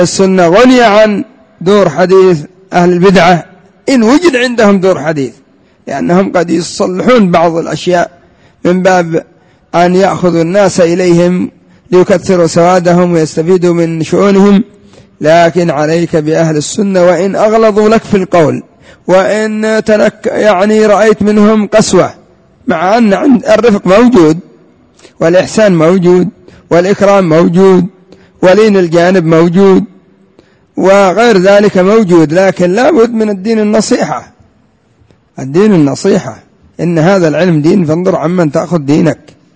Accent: Yemen; ولا إنما عندنا في اليمن يحبون الفلوس أصحاب الحزبيات

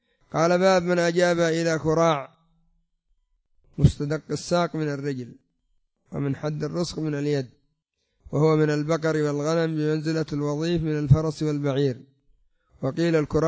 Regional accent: Yemen; عندنا في اليمن يقولون

